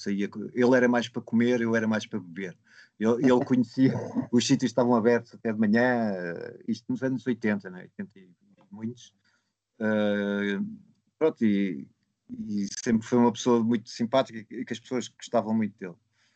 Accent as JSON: {"language": "Portuguese", "region": "Lisbon", "country": "Portugal", "said": "eu sou de Lisboa, portanto, para mim é ótimo mostrar o filme em Lisboa."}